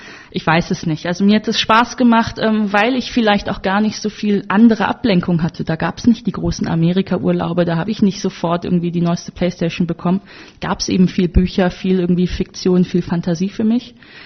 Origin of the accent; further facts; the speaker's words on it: North Rhine-Westphalia, Germany; Ich komme aus Nordrhein-Westfalen.